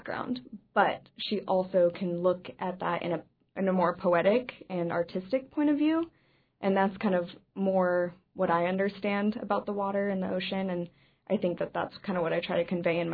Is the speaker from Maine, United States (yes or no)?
no; Eagle River, Alaska, United States; Well, I grew up in Eagle River.